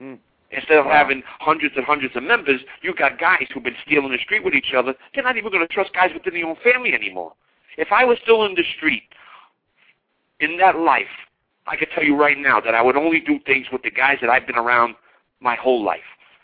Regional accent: New York, United States; accent: New York; The only thing I can't do is that I have an accent so everybody knows I'm from New York.

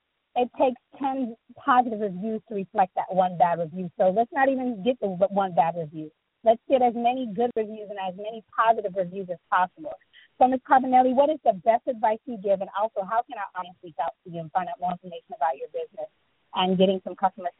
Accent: United States; I love being American. I love this country

